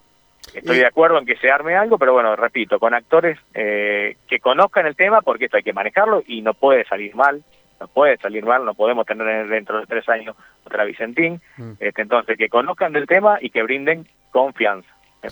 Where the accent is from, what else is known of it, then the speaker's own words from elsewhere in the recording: Santa Fe, Argentina; A ver, uno como santafesino